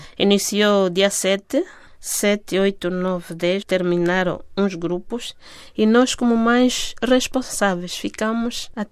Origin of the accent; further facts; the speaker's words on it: Lubango, Huíla, Angola; Sou de Lubango e coordeno os 6 grupos.